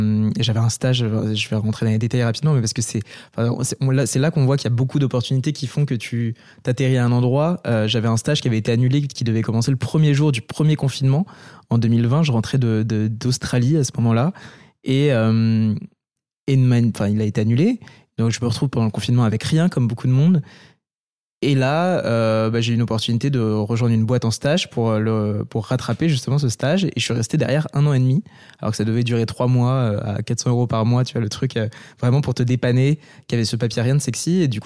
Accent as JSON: {"language": "French", "town": "Paris", "region": "Île-de-France", "country": "France", "tie": "born or raised there", "said": "j'ai 22 ans. Je fais une école de commerce, j'ai toujours habité à Paris."}